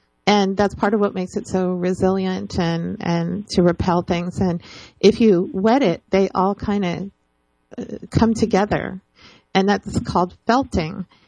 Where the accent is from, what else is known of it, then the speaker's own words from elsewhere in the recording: California, United States; You know, I come from Northern California, and I have, as you probably know, there are a lot of forests in Northern California, and I particularly lived in a forested area.